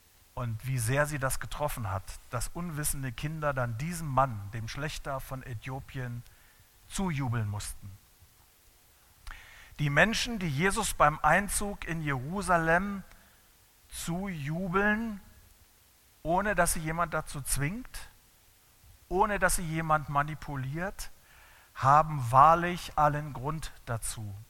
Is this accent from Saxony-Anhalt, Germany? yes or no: yes; Schönebeck, Saxony-Anhalt, Germany; Schönebeck an der Elbe, ein kleiner Ort, klein siehst du mich nicht, in Sachsen-Anhalt, Provinz.